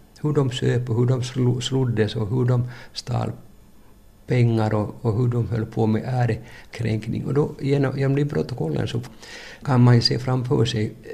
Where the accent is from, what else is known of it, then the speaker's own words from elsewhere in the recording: Finland; egentligen så är jag nog inte svensk, utan jag kommer från Finland.